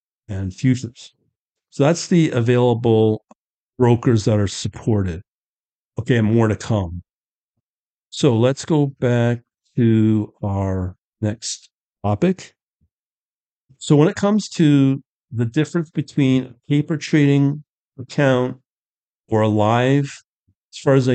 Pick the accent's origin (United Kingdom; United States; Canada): Canada; So TradeStation, from what I understand as a Canadian, I'm not allowed to work with TradeStation.